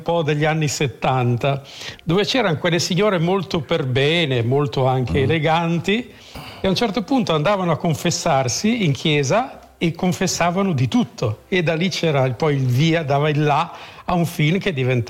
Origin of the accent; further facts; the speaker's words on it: Salò, Lombardy, Italy; moved away as an adult; io ho vissuto a Salò fino a 19 anni e adesso devo sistemare delle cose qui a Salò per la mia famiglia